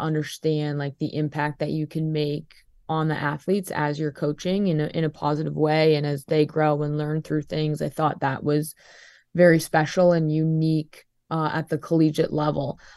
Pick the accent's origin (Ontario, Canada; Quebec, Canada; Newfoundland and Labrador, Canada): Ontario, Canada; Peterborough; Just that whole experience, like being in my hometown, the city support was like amazing.